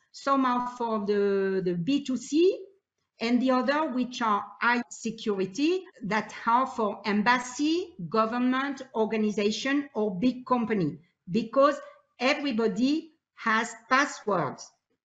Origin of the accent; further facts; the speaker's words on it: France; English is a second language; I am from France, but the company is in Andorra.